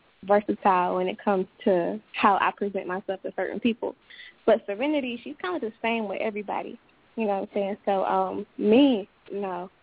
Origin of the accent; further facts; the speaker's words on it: Atlanta, Georgia, United States; also born or lived in Florida; I was born in Florida, raised in Atlanta, and I have a lot of other stuff in me, but raised in Atlanta.